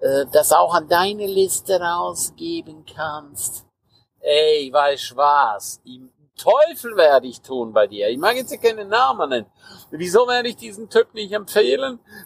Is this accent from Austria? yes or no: no; Switzerland; accent: Swiss German; Auch ich habe einen Schweizer Dialekt. Wenn ich aber spreche, dann spreche ich Hochdeutsch.